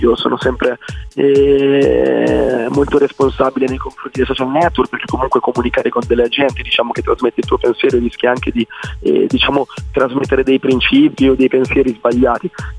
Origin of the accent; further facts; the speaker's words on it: Modena, Emilia-Romagna, Italy; io vengo da Modena, ho 20 anni